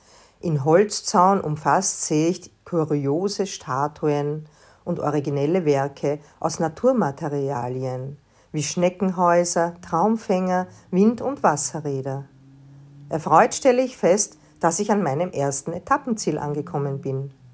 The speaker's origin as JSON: {"language": "German", "town": "Mödling", "region": "Lower Austria", "country": "Austria", "tie": "born or raised there", "said": "wie in meinem geliebten Wald in meiner Heimat Mödling."}